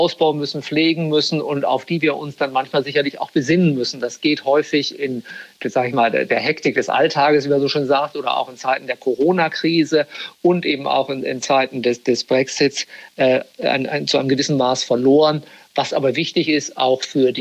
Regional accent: Germany; now in London, United Kingdom; Pässe, habe sozusagen eine starke britische Komponente, aber bin, wenn Sie mich so persönlich fragen, bin ich Deutscher.

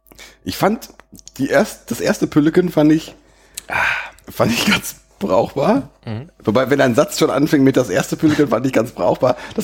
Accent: North Rhine-Westphalia, Germany; mich als Sauerländer alienated das nicht so

